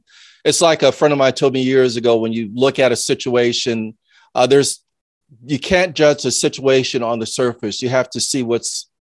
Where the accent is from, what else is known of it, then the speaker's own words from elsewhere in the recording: New Orleans, Louisiana, United States; when I grew up in New Orleans, we're in the Black community all around us